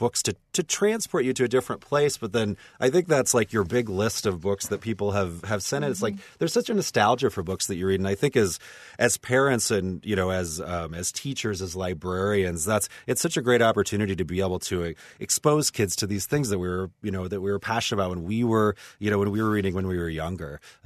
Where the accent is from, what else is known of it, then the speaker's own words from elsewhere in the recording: Marion, Ohio, United States; I grew up in Marion, Ohio